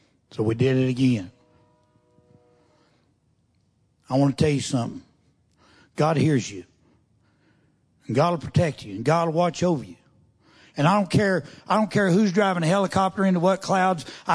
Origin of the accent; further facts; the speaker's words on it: Oklahoma, United States; I grew up in Oklahoma in a trailer house on top of a hill.